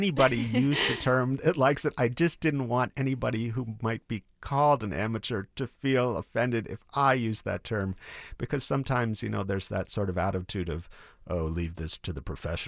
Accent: New York City, New York, United States; Originally, I'm from New York City.

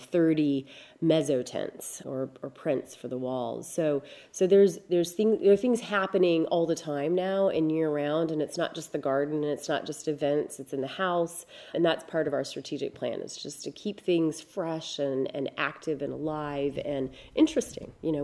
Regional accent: Ohio, United States; But if you're from Minnesota, or like I am from Ohio, it's pretty amazing.

